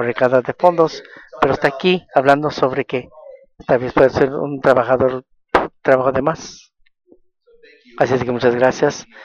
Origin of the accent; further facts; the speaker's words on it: California, United States; Porque soy del sur de California y está frío y no mezclamos.